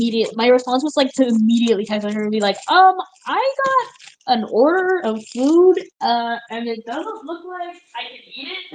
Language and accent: English; United States; I'm an American. I'm such an American.